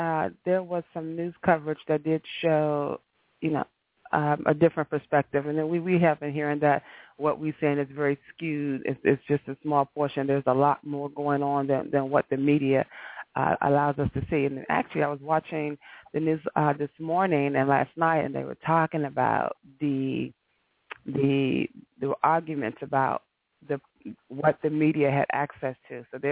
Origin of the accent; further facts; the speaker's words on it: Washington, District of Columbia, United States; You know, I'm from Washington, D.C., and I was talking to a girlfriend of mine earlier this week